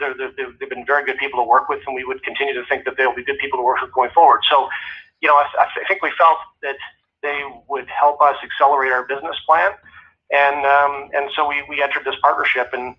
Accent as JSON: {"language": "English", "country": "Canada", "said": "obviously for my whole career, being a Canadian."}